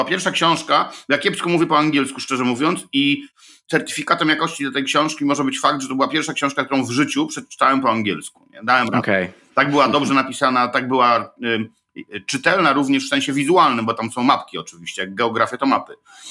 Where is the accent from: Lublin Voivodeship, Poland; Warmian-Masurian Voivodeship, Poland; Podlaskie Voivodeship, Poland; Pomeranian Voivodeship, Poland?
Warmian-Masurian Voivodeship, Poland; Elbląg; Natomiast ja jestem z Elbląga, ja się urodziłem w Elblągu na ziemiach odzyskanych